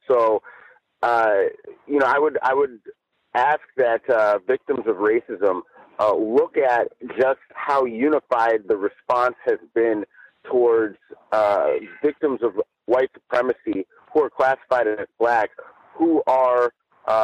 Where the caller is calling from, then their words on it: Chino, California, United States; I'm calling in from Chino, California.